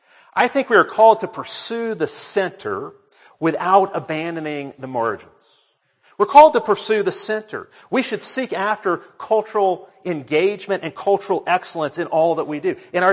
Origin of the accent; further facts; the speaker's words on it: Birmingham, Alabama, United States; You know, I come from Birmingham, which is kind of the capital of the whole radical movement